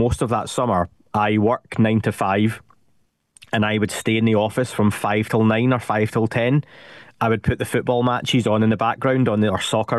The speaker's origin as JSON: {"language": "English", "region": "Scotland", "country": "United Kingdom", "said": "I'm 39 years old. Being Scottish, if you're watching this, I look 50, right?"}